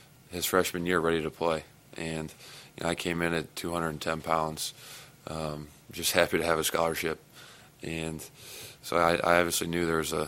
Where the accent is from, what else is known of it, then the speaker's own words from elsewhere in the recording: Fort Wayne, Indiana, United States; Yes, I'm from Fort Wayne.